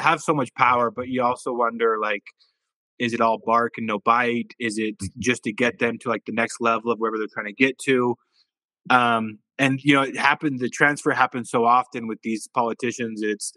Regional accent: United States; now in Wyoming, United States; I'm very aware that I am an American male who visits Colombia but lives in Wyoming.

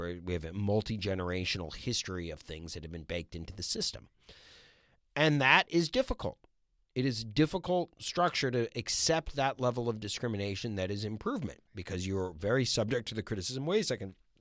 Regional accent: Maryland, United States; I felt that calling when I was young, growing up in Montgomery County, Maryland, and it changed me.

